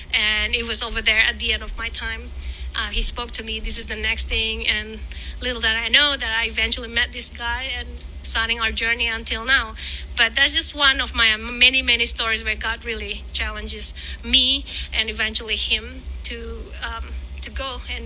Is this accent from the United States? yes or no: no; Indonesia; now in Melbourne, Australia; But I went back to Melbourne, Australia first because my family migrated to Australia. I came from Indonesia, if that wasn't being communicated.